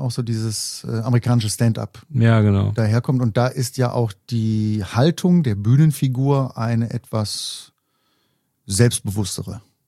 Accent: Mülheim, North Rhine-Westphalia, Germany; Ich komme aus Mühlheim

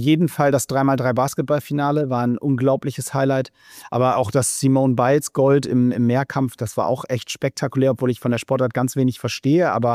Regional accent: Hamburg, Germany; natürlich brenne ich für Hamburg als Hamburger, ist ja völlig klar.

